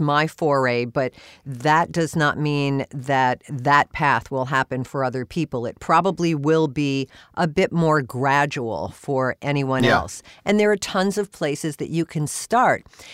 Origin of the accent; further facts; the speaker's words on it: Florida, United States; moved away as an adult; now in Los Angeles, United States; when I moved to Los Angeles, I was a disc jockey and I came from South Florida.